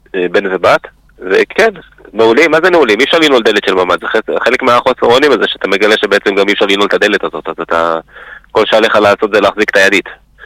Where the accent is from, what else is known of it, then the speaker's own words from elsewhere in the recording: Hod HaSharon, Central District, Israel; born there; now in Be'eri, Israel; נולדתי כאילו בהוד השרון.